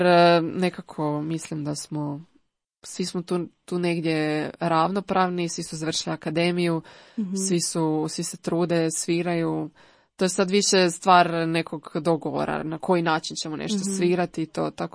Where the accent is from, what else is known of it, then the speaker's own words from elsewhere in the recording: Zagreb, City of Zagreb, Croatia; a ja sam ono iz Zagreba, rodom iz Zagreba, tu sam, mm-hmm. svi su mi u Zagrebu, mm-hmm. tako da i živim i dalje u Zagrebu, ali putujem do Rijeke